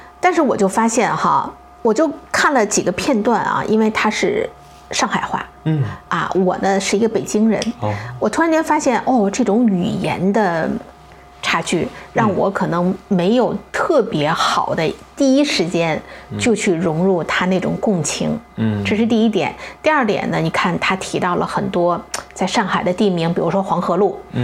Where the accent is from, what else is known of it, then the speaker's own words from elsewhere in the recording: United States; 所以说对于我们自身在美国这些长大的这种所谓的叫二代以至于1.5代哈